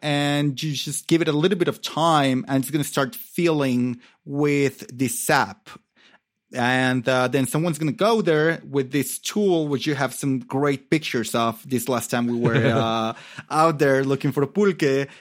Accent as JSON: {"language": "English", "region": "Mexico City", "country": "Mexico", "tie": "born or raised there", "also_born_or_lived": "Oaxaca", "said": "I grew up in Mexico City, right?"}